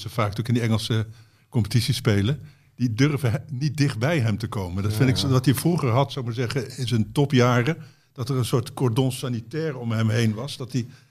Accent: Gelderland, Netherlands; Nou ja, vroeger hadden wij de kersttijd, en ik kwam uit de Betuwe.

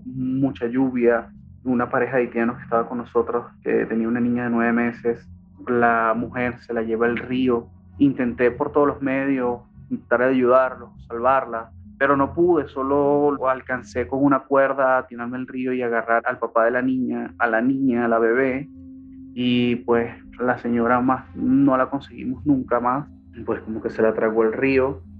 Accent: La Guaira, Vargas, Venezuela; now in United States; soy venezolano de La Guaira, estado Vargas.

